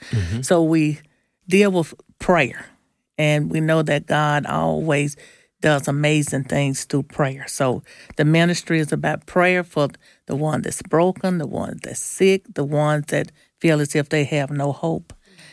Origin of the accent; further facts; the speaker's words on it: Nelleton, Mississippi, United States; I'm from Nelleton, Mississippi